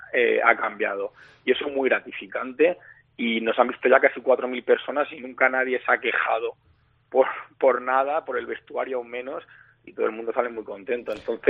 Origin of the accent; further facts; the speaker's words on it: Albacete, Castilla-La Mancha, Spain; Cada uno somos, bueno, de un sitio diferente. Yo soy de Albacete.